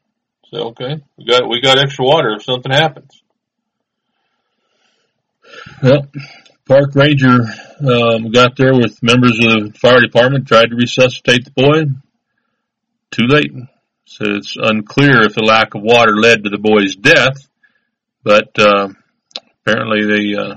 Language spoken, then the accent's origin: English; Cody, Wyoming, United States; Here is a place in my old hometown, Cody, Wyoming. I guess it was my hometown as long as I lived there, wasn't it? It was where my home was. Wasn't born there or nothing